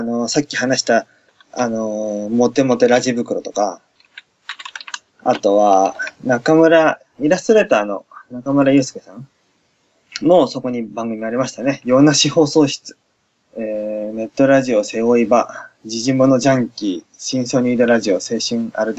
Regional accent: Kanto, Japan; 関東勢なんですよ。僕と一緒で、出身がね。

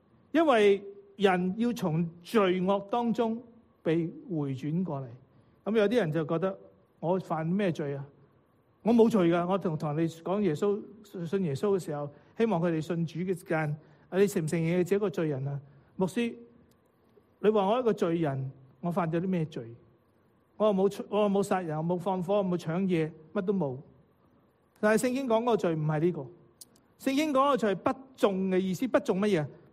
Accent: Guangdong, China; 我们广东人讲嘢呢好尽的时候呢

